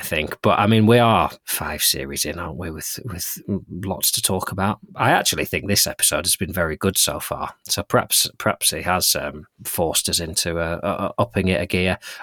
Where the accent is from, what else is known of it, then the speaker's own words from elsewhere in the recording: Lancaster, North West England, United Kingdom; proud to see one in Lancaster when I went on the website recently. I'm constantly looking for one to get to, and I'm proud that the people of my hometown have taken up the mantle.